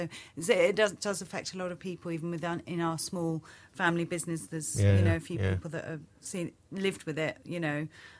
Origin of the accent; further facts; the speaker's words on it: Dublin, Leinster, Ireland; born there; moved away; So my mum's Irish. I was born in Dublin.